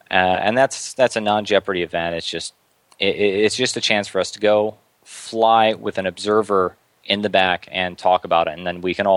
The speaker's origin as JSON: {"language": "English", "town": "Detroit", "region": "Michigan", "country": "United States", "tie": "born or raised there", "said": "You know, I grew up in Detroit, Michigan, just under the approach for 22 left or 22 right or one of the runways"}